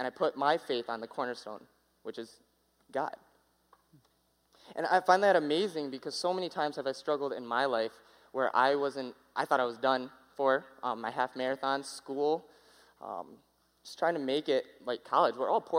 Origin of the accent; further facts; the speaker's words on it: Kalamazoo, Michigan, United States; Listen, I'm from Kalamazoo, Michigan, right there. Don't mess with me. I'm from there.